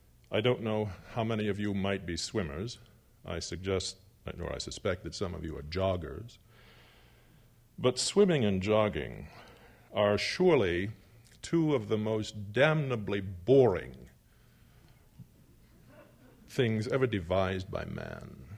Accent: Southwest, United States; I live in Arizona. I have not lived there long, though I grew up in the Southwest. I live now in the south of Arizona, on the apron of the Sonoran Desert.

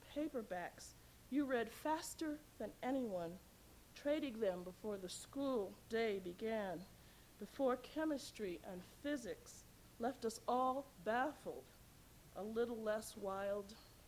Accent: New York, United States; I grew up in the Bronx in New York, and I went to a high school called, and now this sounds very strange for a poet, but I went to a high school called the Bronx High School of Science.

